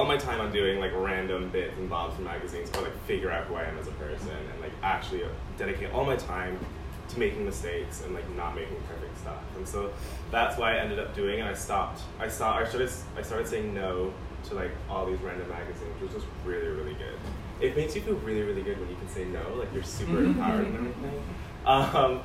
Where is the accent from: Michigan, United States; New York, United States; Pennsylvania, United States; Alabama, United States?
New York, United States; I'm from New York, and then I randomly heard from a friend of a friend that CSM exists